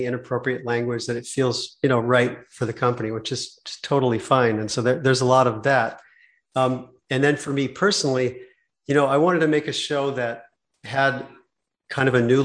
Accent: Maryland, United States; also born or lived in Washington D.C.; a big extended family where I grew up back east in Maryland and Washington D.C. area, and we would go all the time to cousins and aunts and uncles.

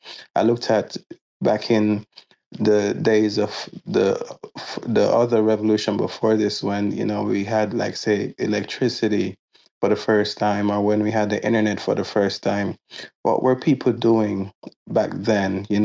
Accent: Jamaica; moved away as an adult; now in United States; I was born and raised in Jamaica. I ended up migrating to the United States in my early 20s.

